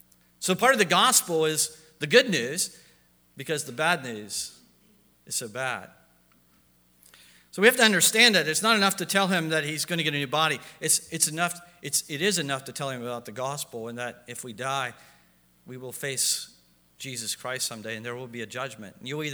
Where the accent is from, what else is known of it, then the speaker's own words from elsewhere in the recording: Ohio, United States; moved away as an adult; now in Pittsburgh, United States; because bum is a lot more polite than what we say in Ohio, or what I used to say in Ohio. I'm not from Ohio anymore. I'm from Pittsburgh. Amen? Been here 20 years.